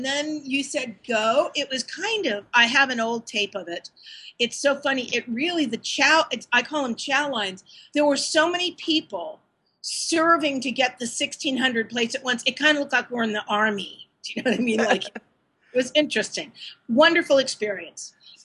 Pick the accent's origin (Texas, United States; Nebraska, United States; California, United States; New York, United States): California, United States; San Francisco; stories of growing up in San Francisco when I was a kid with my Italian family.